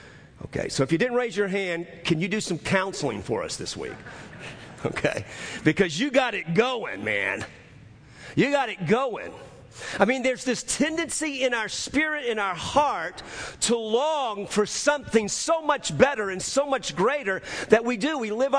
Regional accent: New Orleans, Louisiana, United States; I'm from New Orleans, Louisiana. I've pastored here for 34 years.

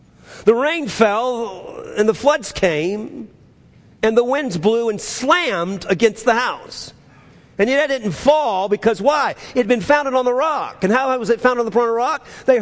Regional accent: New Orleans, Louisiana, United States; And I'm from New Orleans. Right? 3 feet below sea level, sometimes 7.

